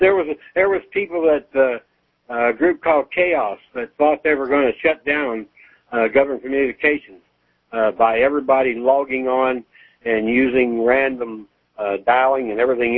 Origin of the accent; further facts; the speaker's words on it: Cincinnati, Ohio, United States; I'm not a native there. I was transplanted from Cincinnati, Ohio.